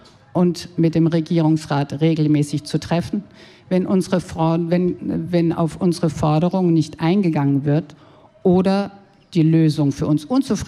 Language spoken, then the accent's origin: German; Freiburg, Baden-Württemberg, Germany; moved away as an adult; now in Lausanne, Switzerland; ich komme aus Deutschland, aus Freiburg und vor über 30 Jahren habe ich den Schwarzwald gegen den Genfer See ausgetauscht und ich wohne und arbeite seitdem in Lausanne.